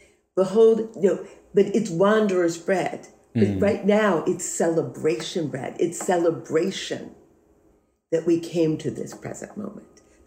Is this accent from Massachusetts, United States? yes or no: no; Detroit, Alabama, United States; born there; remember I told you I was born in Detroit, Alabama